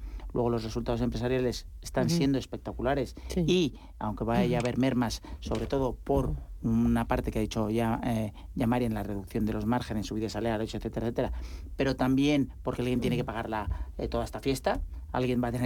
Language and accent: Spanish; Galicia, Spain; y ya sabes que yo soy gallego